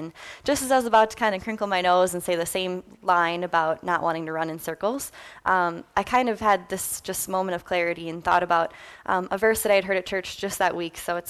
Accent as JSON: {"language": "English", "town": "Inver Grove Heights", "region": "Minnesota", "country": "United States", "tie": "born or raised there", "said": "I grew up in Invergrove Heights, Minnesota, just south of the Twin Cities, and went to Rosemount High School."}